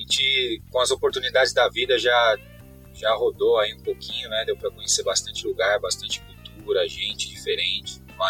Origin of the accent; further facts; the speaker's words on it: São Paulo, Brazil; eu sou daqui mesmo, nasci e me criei em São Paulo, Pirituba, bairro de Pirituba, né, Zona Norte.